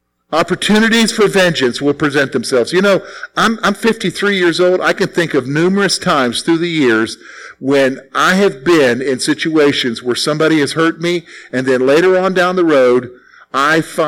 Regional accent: the South, United States; I remember back as a kid growing up in the South.

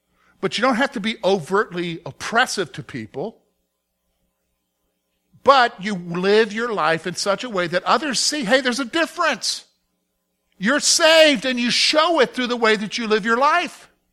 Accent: South Carolina, United States; Young …, growing up in South Carolina, doing something stupid at school or something stupid in the neighborhood

